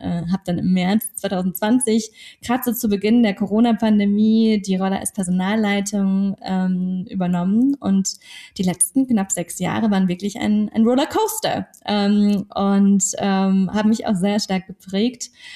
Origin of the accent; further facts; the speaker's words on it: Munich, Bavaria, Germany; ich bin ein Münchner Kindel